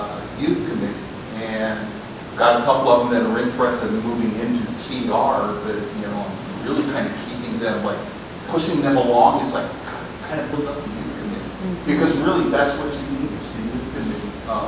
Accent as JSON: {"language": "English", "region": "California", "country": "United States", "said": "I'm from the Contra Costa area in Northern California."}